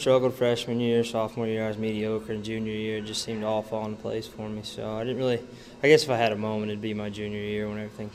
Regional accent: Atlanta, Georgia, United States; Man, I grew up in Atlanta

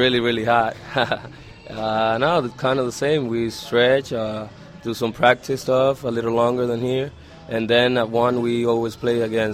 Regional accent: Dominican Republic; From the Dominican Republic.

